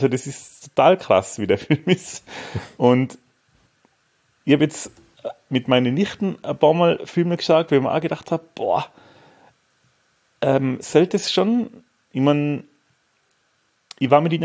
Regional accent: Austria; Der hat ja bei uns in Österreich ist der als Dead Alive rauskommen.

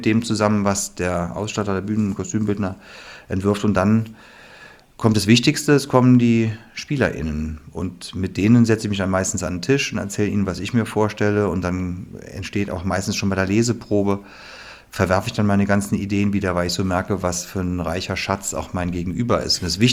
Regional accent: West Germany, Germany; Und sie kommt aus dem Osten, ich komme aus dem Westen

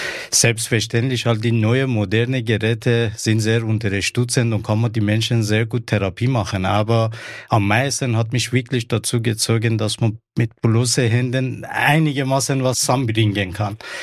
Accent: Iran; now in Austria; Ich bin ursprünglich Perser und ich komme aus Persien seit 2013. Ich bin in Österreich

